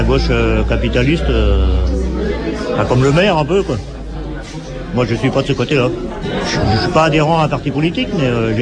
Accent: Lannion, Brittany, France; Je suis de Lannion, moi je travaille à Guingamp.

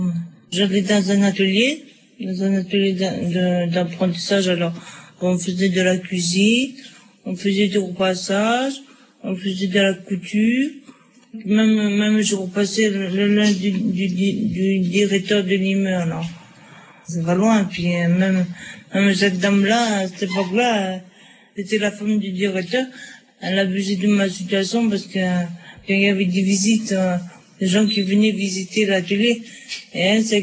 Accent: Chevilly-sur-Orge, Île-de-France, France; born there; j'ai 34 ans. Je suis née à Chevilly-sur-Orge, dans la région parisienne.

